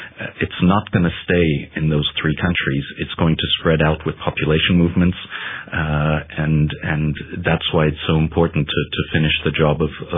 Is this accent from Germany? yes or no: yes; Germany; I'm from Germany.